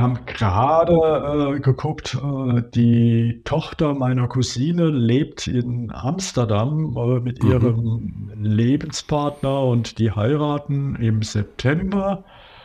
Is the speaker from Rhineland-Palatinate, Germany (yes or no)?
yes; Zweibrücken, Rhineland-Palatinate, Germany; now in Mainz, Germany; ich bin gebürtiger Zweibrücker und bin in Zweibrücken aufgewachsen und zu der Zeit war Mainz noch so weit weg.